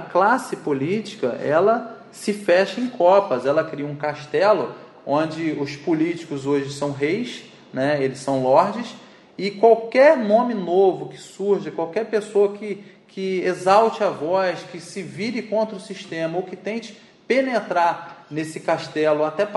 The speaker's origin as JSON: {"language": "Portuguese", "town": "Macaé", "region": "Rio de Janeiro", "country": "Brazil", "tie": "born or raised there", "said": "Não sou de Macaé, não. Cheguei em Macaé com um ano e ia fazer dois."}